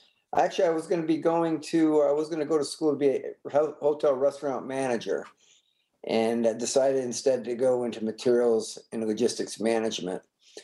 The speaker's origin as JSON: {"language": "English", "town": "Warren", "region": "Michigan", "country": "United States", "tie": "born or raised there", "said": "And I was raised from my life in, I was raised in Warren, Michigan."}